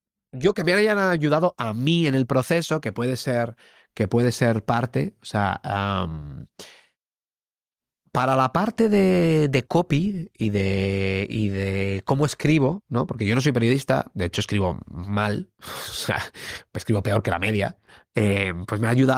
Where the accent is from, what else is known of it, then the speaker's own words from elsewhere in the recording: Logroño, La Rioja, Spain; born there; yo nací en Logroño